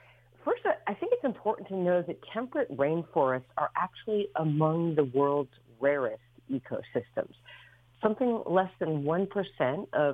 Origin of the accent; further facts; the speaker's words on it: Portland, Maine, United States; I grew up in Portland, Maine, and I know the coast very well since my family spent a lot of time on a boat.